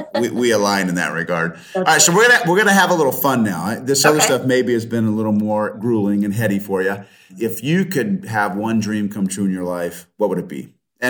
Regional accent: California, United States; also born or lived in Oregon; because I grew up in California and Oregon

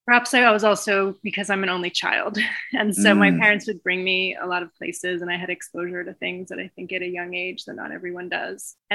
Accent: Baltimore, Maryland, United States; I grew up in Baltimore, Maryland.

